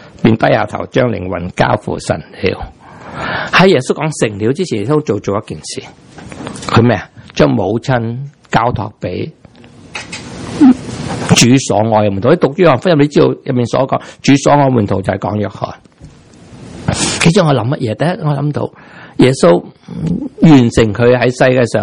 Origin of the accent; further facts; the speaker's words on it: Taiwan; 其实我哋台湾嚟嘅人咧